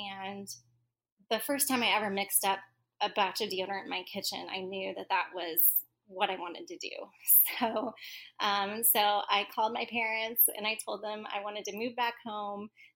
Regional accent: Oklahoma, United States; also born or lived in Dallas; I grew up in Oklahoma, went to college in Dallas

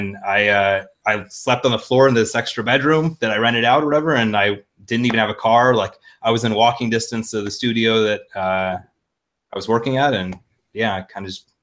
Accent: Cincinnati, Ohio, United States; Like, I'm from the Midwest, Cincinnati, which is where I'm now, and visiting family.

